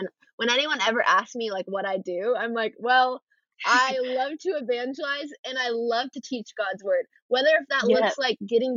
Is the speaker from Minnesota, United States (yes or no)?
yes; Minneapolis, Minnesota, United States; But I am from the Minneapolis, Minnesota area.